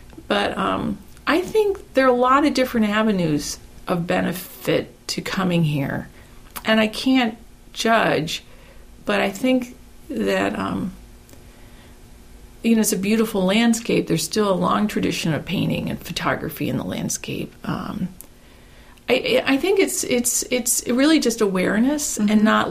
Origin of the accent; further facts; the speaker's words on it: Pittsburgh, Pennsylvania, United States; born there; I was born in Pittsburgh, but I haven't lived in this region my whole life.